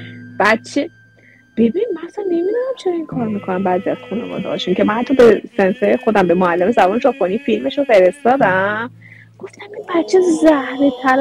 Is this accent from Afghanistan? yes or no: no; Iran; now in Japan; ما ایرانیم دیگه.